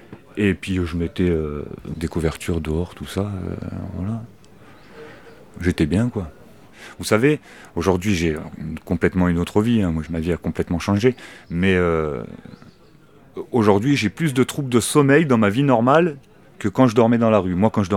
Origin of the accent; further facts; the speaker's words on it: Auvergne-Rhône-Alpes, France; now in Clermont-Ferrand, France; je suis originaire de la Haute-Savoie, et un jour, je suis arrivé à Clermont-Ferrand, comme ça, et puis j'y suis resté, ça fait 15 ans que j'y suis